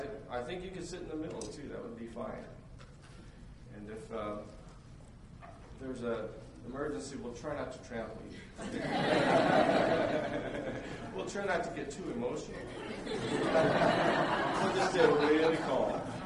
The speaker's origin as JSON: {"language": "English", "town": "Ames", "region": "Iowa", "country": "United States", "moved": "as an adult", "said": "I'm from Ames, Iowa. I'm a pastor there, and I started out in Ames."}